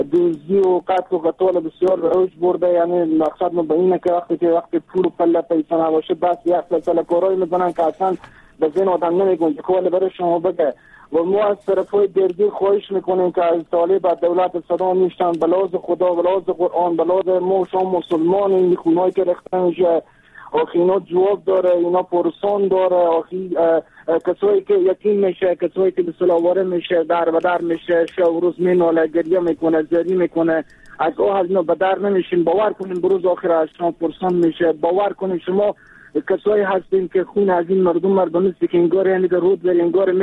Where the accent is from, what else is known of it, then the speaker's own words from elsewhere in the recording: Afghanistan; ما هم افغانیم